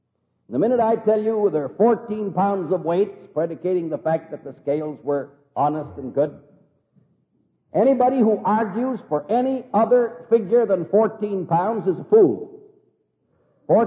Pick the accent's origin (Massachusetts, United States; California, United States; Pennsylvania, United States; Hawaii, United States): California, United States; When I was a small boy, I was brought up out in California, and we spent our summers up in the mountains in the big redwood forest.